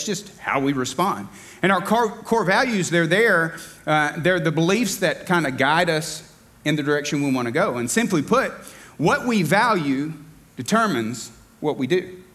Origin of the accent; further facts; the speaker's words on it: Alabama, United States; Now, I grew up in Alabama, so there were many dirt roads that I've ridden in my Ford pickup that I had as a teenager